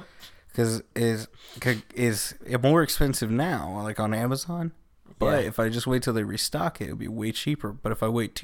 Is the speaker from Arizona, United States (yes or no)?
no; Virginia, United States; I'll have you know that I was born and raised in Virginia. Not West Virginia.